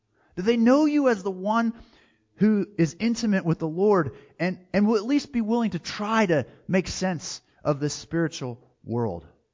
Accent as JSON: {"language": "English", "region": "Pennsylvania", "country": "United States", "tie": "born or raised there", "said": "I was back in my hometown of Pennsylvania working to make some money."}